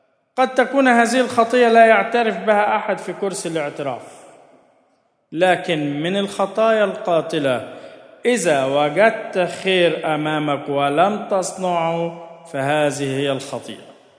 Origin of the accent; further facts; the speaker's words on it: Egypt; احنا كمصريين جينا من الجمل الحلوة اللي عجبتنا حفظناها